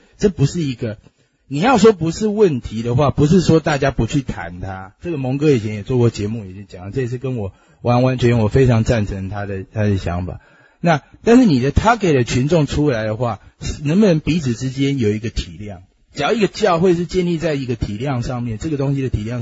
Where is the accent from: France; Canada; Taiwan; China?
Taiwan; born there; 特别是台湾来的弟兄姐妹，我相信你也是很爱台湾嘛，啊，我们的出生地